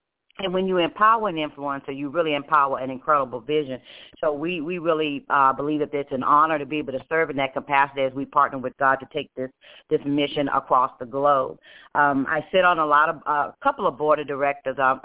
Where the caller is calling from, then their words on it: Humble, Texas, United States; I'm calling in from Humble, Texas. That's about 5 miles north of the International George Bush International Airport out of Houston, Texas.